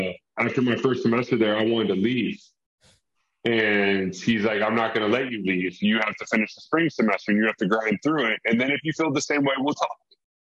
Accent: Texas, United States; moved away as an adult; I was in East Lansing, Michigan. I'm from Texas. I remember going to Michigan as a kid, and I told my dad, I was like, I don't ever want to live in Michigan.

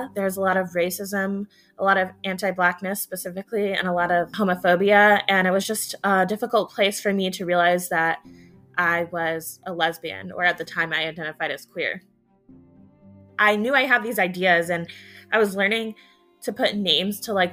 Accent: Michigan, United States; also born or lived in Georgia; now in Atlanta, United States; I'm 27 and I'm kind of from Michigan, kind of from Georgia, but right now I call Atlanta home.

